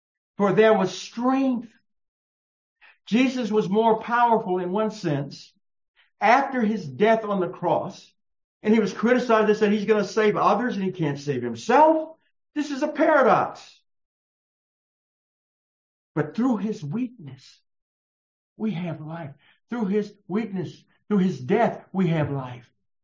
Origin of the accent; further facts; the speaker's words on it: Texas, United States; Got my home state, Texas, on the bottom of it.